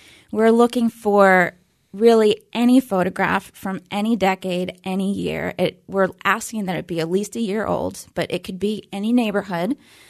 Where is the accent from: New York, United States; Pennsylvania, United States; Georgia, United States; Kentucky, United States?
Pennsylvania, United States; Pittsburgh; the parts of Pittsburgh that I grew up in Pittsburgh, and I'm seeing parts of Pittsburgh that I didn't know.